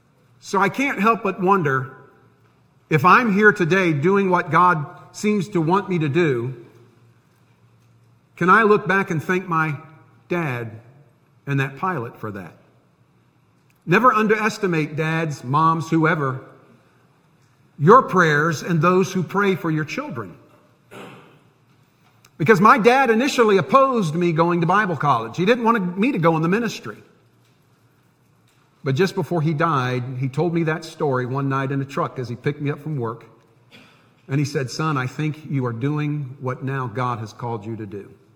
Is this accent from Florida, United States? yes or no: yes; Tampa, Florida, United States; he was stationed at MacDill Air Force Base in Tampa, which is why I grew up in Tampa.